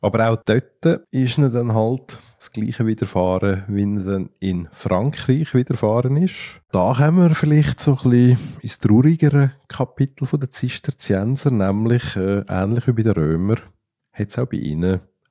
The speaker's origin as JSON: {"language": "German", "country": "Switzerland", "said": "mit dem, was sie bei uns in der Schweiz im Lavone gemacht haben"}